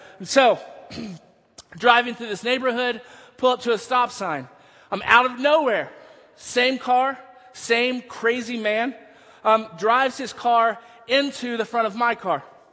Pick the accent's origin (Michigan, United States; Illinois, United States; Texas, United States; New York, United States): Texas, United States; I wasn't. I was from Texas.